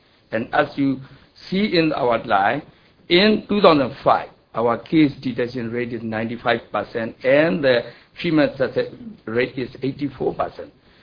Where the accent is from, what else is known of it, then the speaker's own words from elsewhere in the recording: Myanmar; English is a second language; I'm from Myanmar